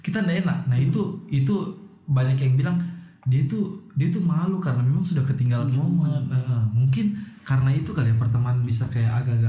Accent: Kalimantan, Indonesia; kalau di daerahku tuh di Kalimantan

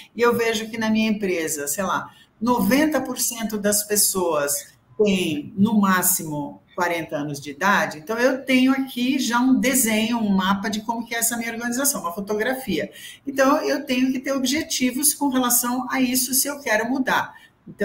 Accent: Belgium; Eu sou belga, né? Tenho dupla nacionalidade.

